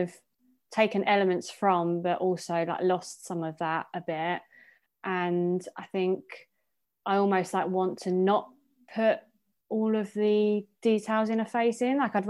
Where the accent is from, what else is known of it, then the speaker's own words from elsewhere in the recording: East of England, United Kingdom; But as a girl, I suppose growing up in Essex as well, I was very like fashion conscious.